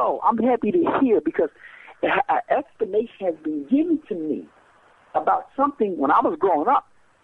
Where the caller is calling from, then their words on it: Philadelphia, Pennsylvania, United States; South Philadelphia, sir.